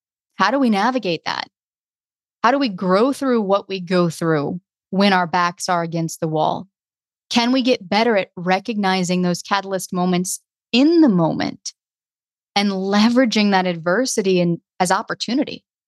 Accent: the South, United States; It's interesting you even mentioned my accent because for a long time, people had no idea that I was from the South.

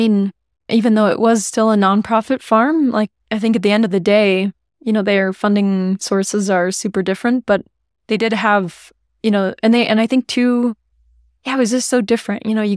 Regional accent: United States; So we both, you know, we're both American, you know, we don't have citizenship.

